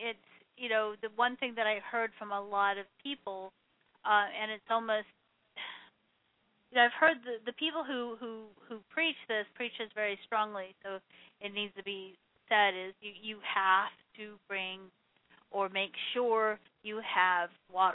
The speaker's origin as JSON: {"language": "English", "country": "Germany", "tie": "born or raised there", "said": "I was raised in Europe where we had, you know, in Germany on certain nights out of the week"}